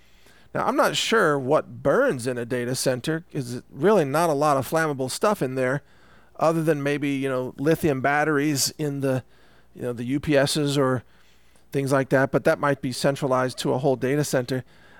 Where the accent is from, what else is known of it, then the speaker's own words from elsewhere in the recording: Texas, United States; And, you know, being a Texan myself, I know that other Texans they're pretty capable.